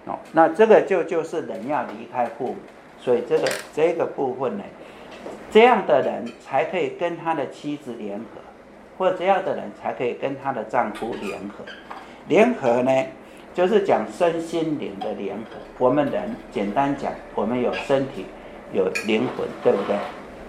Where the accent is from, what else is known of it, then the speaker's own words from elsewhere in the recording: China; 我们基督徒，特别我们中国人比较麻烦，我们抓孩子抓太紧。